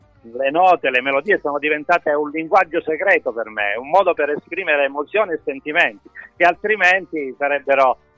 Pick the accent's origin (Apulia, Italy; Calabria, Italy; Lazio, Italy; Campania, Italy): Calabria, Italy; Sono un musicista, cantautore e sono calabrese perché vivo in Calabria